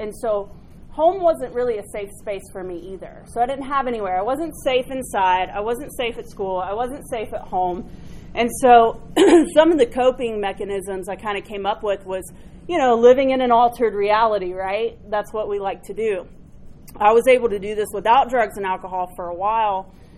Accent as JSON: {"language": "English", "town": "Marietta", "region": "Georgia", "country": "United States", "said": "Born in Marietta, so I'm from Georgia. And I grew up with this, anxiety and fear and just discomfort of being who I was."}